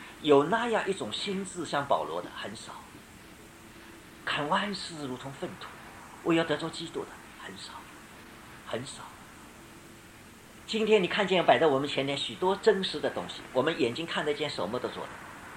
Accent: China; 请你们原谅我，我从中国大陆来，我要对你们说诚实话。

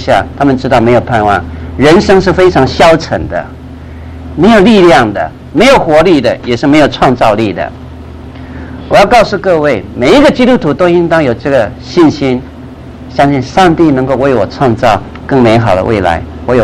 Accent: Taiwan; 我们台湾话叫做破小

